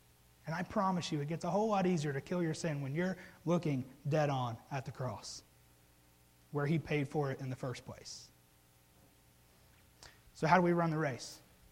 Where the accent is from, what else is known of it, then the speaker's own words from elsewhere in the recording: Mississippi, United States; And I'm from Mississippi, sort of, and I spent 10-ish years there.